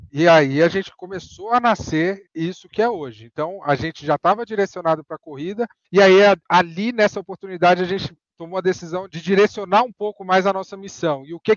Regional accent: Brasília, Federal District, Brazil; Não, porque lá em Brasília, a gente é de Brasília

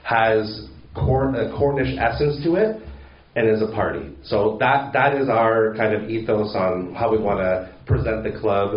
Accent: Toronto, Ontario, Canada; It's a lot of guys from Toronto, my hometown, Canada

